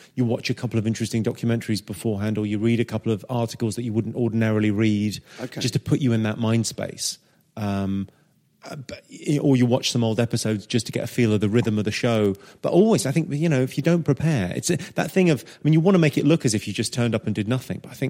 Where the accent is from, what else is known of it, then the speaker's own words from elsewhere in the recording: Farnham Common, South East England, United Kingdom; Yeah, Farnham Common.